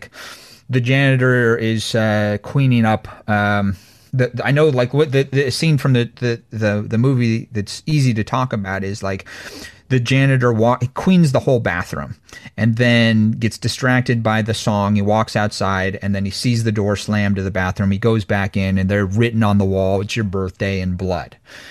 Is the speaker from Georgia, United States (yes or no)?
no; Lake Tahoe, California, United States; You know, I grew up in Lake Tahoe, and I grew up on the California side